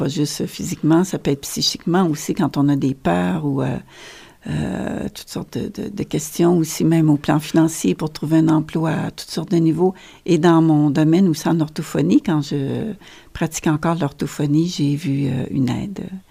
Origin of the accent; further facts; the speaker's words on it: Shawinigan, Quebec, Canada; also born or lived in Europe; Oui, je viens de Shawinigan, mais j'ai vécu en Europe quelques années